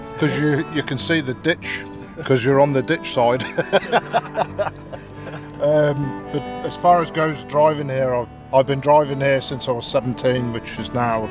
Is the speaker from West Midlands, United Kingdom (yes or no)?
yes; Coventry, West Midlands, United Kingdom; now in Slovenia; I'm from Coventry in Great Britain, and I've come back to my other ancestral home in Biriana, Slovenia.